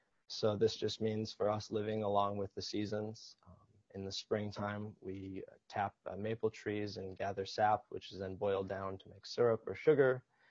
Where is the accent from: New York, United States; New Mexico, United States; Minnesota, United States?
Minnesota, United States; Bemidji; But I grew up about 40 miles south of the reservation in a small lakeside town of Bemidji, Minnesota. Although I was born and raised in Bemidji